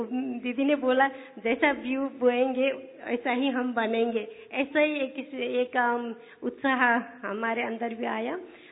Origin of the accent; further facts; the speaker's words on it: Nepal; Hindi is a second language; मैं नेपाल से हूँ।